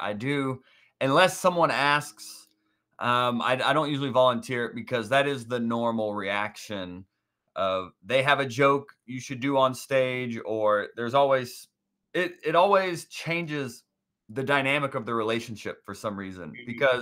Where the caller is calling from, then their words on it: Atlanta, Georgia, United States; Atlanta, Georgia, yes.